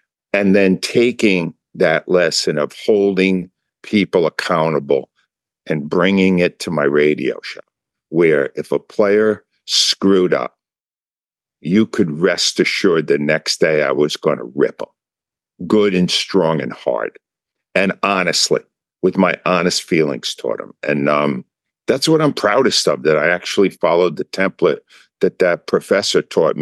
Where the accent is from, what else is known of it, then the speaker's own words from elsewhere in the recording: Providence, Rhode Island, United States; I worked at my hometown paper, the Providence Journal.